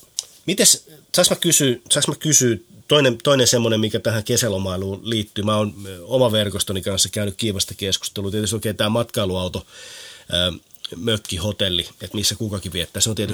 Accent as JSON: {"language": "Finnish", "town": "Turku", "region": "Southwest Finland", "country": "Finland", "tie": "born there", "said": "mä oon syntynyt Turussa"}